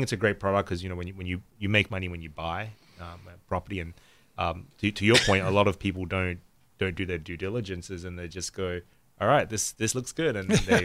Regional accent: Australia; I grew up in Australia, and my background is in graphic design.

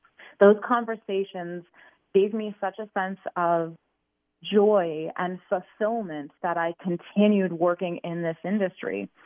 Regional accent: Arizona, United States; I was born and raised in Arizona.

